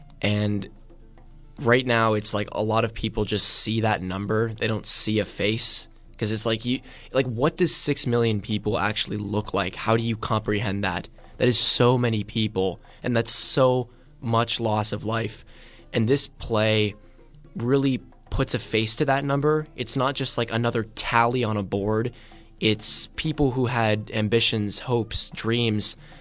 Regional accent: McCandless, Pennsylvania, United States; also born or lived in Squirrel Hill; I go to North Allegheny Senior High School in McCandless. I was born in Squirrel Hill, but then we moved up to McCandless later on.

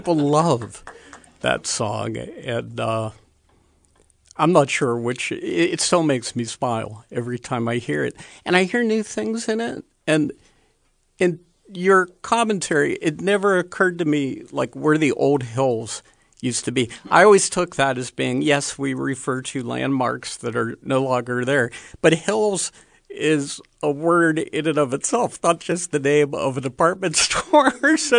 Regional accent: Churchill, Pennsylvania, United States; now in Avalon, United States; I grew up in Churchill, Churchill Borough. It's sort of right where Churchill, Wilkins Township, and Turtle Creek come together. And then we now live in Avalon. Ricky and I moved there about 35 years ago.

